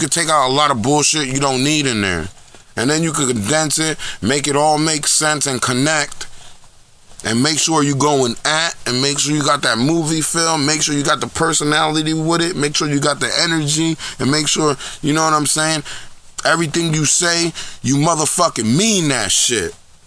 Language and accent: English; Newark, New Jersey, United States; I don't live in North now. I live in a small town now, but I still got family out in North. I was born in North. North, New Jersey, nigga. Brick City.